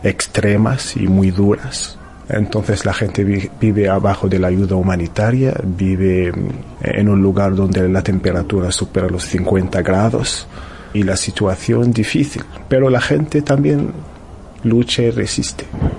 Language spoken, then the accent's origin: Spanish; Tindouf Province, Algeria; Soy saharaui. He vivido y crecido en los campamentos de refugiados saharauis en el suroeste de Argelia.